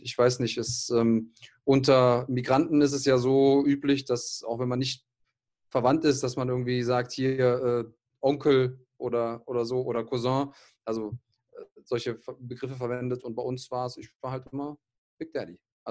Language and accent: German; Munich, Bavaria, Germany; also born or lived in Greece; als ich geboren wurde, bin ich zwar in München geboren worden, weil meine Mutter den griechischen Ärzten nicht so richtig vertraut hat, war dann aber die ersten 2 Jahre in Griechenland und bin dann mit meiner Mutter alleine wieder zurückgekommen.